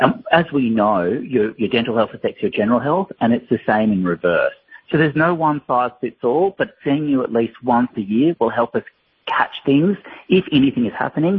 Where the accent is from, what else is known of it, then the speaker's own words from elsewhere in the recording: Canberra, Australian Capital Territory, Australia; I grew up in Canberra and I still think about how wonderful it was.